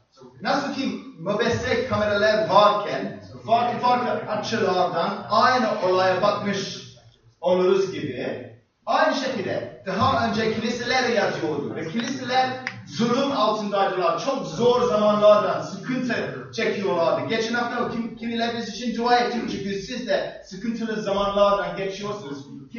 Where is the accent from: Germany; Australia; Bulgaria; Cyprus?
Cyprus; moved away; Ben, biliyorsunuz, Güney Kıbrıs'ta doğdum, büyüdüm, yetiştirdim.